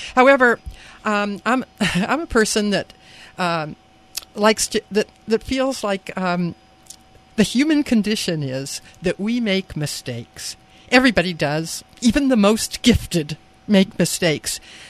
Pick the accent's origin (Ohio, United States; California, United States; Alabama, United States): California, United States; I grew up in California, and when I was a girl in the California public schools, they were the best in the country.